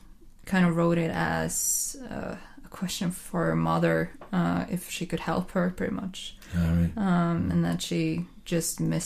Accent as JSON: {"language": "English", "town": "Larvik", "region": "Vestfold", "country": "Norway", "tie": "born or raised there", "said": "In Oslo and also my hometown in Larvik."}